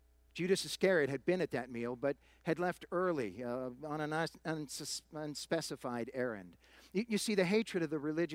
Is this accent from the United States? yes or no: yes; Massachusetts, United States; If we were meeting in a church near the area where I grew up in Massachusetts, I'd start the message by saying, Happy Easter.